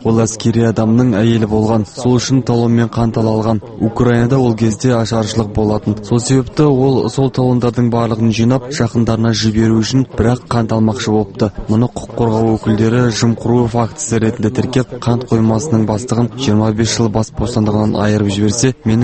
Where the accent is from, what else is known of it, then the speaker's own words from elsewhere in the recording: Dolinka, Karaganda Region, Kazakhstan; Был закрыт, я родился в 52-м году. Анамның айтуынша, мен бұл лагерде бір жыл екі айдай болыппын. Мұнан соң анам екеумізді қоныстандырып жіберіпті. Біз Долинка ауданына көшіп бардық.